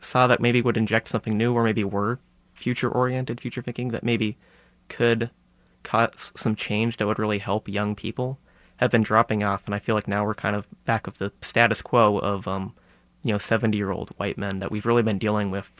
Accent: Belton, United States; I grew up in Belton, which is just south of here.

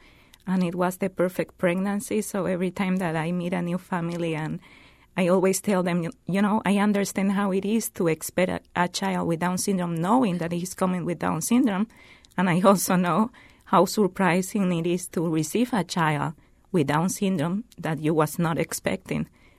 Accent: Bolivia; now in United States; From Bolivia. I'm from Bolivia, South America. But this is my country now and my place.

